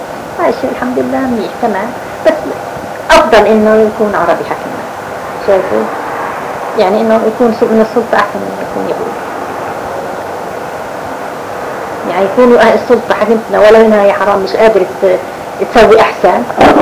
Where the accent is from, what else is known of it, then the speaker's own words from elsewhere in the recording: Palestine; احنا في بلادنا اسمنا فلسطين، اسم بلادنا فلسطين.